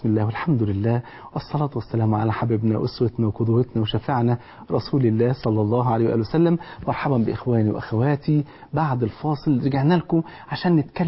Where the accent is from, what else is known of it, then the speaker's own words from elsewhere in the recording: Egypt; وحصل أيضا في القرن العشرين في بلدنا الحبيب في مصر في الستينيات، ويعني في أواخر الستينيات كان حصل عندنا في مصر حاجة غريبة جدا